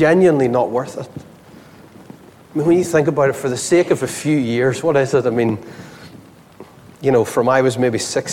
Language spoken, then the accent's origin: English; Ireland; But I hated being picked on for being different. I hated being the Irish boy.